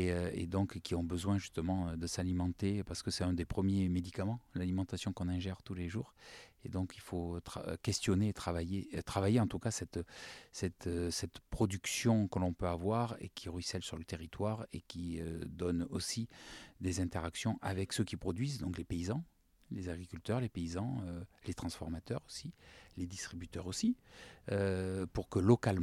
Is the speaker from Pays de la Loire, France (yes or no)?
no; Sainte-Foy-la-Grande, Nouvelle-Aquitaine, France; born there; je suis foyen aussi, donc je suis né à Sainte-Foy-la-Grande.